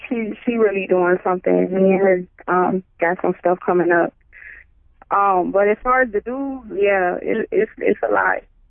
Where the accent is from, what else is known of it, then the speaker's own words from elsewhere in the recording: Savannah, Georgia, United States; I'm from Savannah. I was raised up on the west side of Savannah. But I'm from Savannah.